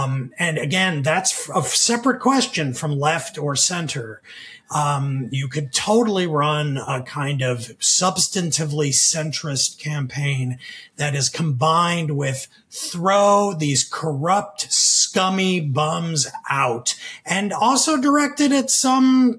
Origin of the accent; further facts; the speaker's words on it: New York, United States; because I grew up in New York and I saw that schmuck on television all the time